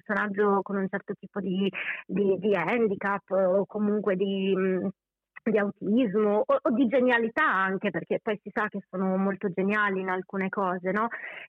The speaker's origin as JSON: {"language": "Italian", "town": "Bolzano", "region": "Trentino-Alto Adige", "country": "Italy", "said": "io arrivo da Bolzano, no?"}